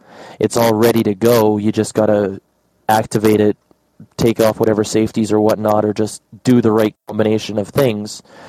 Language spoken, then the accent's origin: English; Alberta, Canada; I'm from Alberta, Canada.